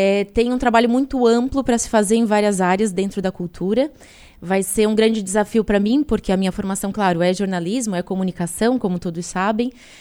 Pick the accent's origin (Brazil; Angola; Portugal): Brazil; Urussanga, Santa Catarina; contribuir para Uruçanga, minha terra amada, adorada, capital do bom vinho